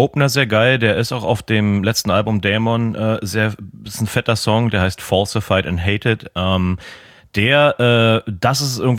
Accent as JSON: {"language": "German", "region": "Berlin", "country": "Germany", "said": "ich bin halt Berliner"}